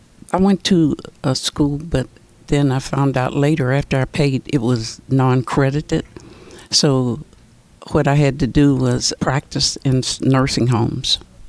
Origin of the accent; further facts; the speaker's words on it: Clarksburg, West Virginia, United States; I'm from Clarksburg, West Virginia. It was a very small town. Everybody knew everybody.